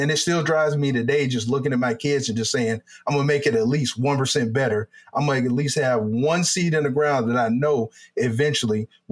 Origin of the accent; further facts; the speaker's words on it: the South, United States; my history growing up in the South, having only been camping a few times, and that was at a young age